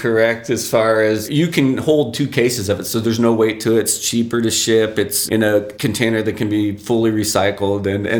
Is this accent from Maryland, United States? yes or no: no; California, United States; Yeah, I grew up in the Bay Area. I'm one of the few natives left.